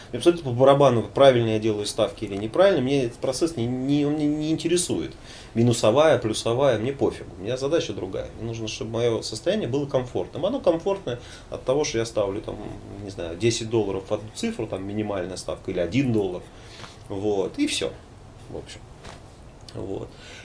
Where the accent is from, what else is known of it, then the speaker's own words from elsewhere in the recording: Moscow, Russia; born there; moved away as an adult; я родился в Москве, я всю жизнь прожил в Советском Союзе